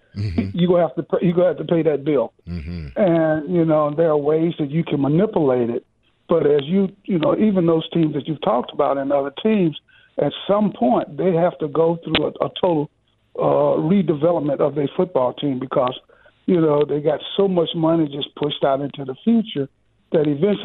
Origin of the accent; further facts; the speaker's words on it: Muscle Shoals, Alabama, United States; I grew up in Muscle Shoals, which is, what, maybe 2 hours from there.